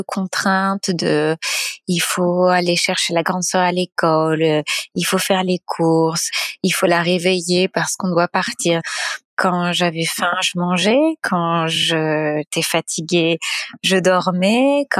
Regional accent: Brittany, France; also born or lived in Cannes; je suis née à Cannes, dans le sud de la France, là où il y a le Festival de Cannes. Mais très vite, on a déménagé en Bretagne.

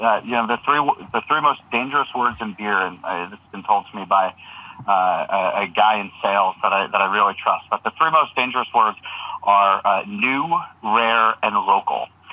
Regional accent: New Jersey, United States; Oh, well, so I grew up in New Jersey, and there is a place called Town Hall Deli

